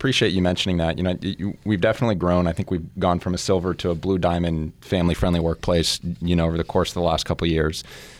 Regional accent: San Luis Obispo, California, United States; I'm a central coast native. I was born in San Luis Obispo.

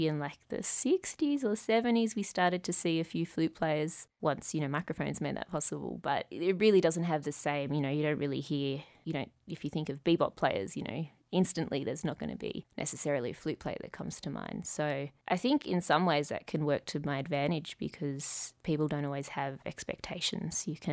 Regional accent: Melbourne, Victoria, Australia; I come from Melbourne. We've got a great, you know, neo-soul scene and a great hip-hop scene and a great kind of like jazzy, housey kind of scene.

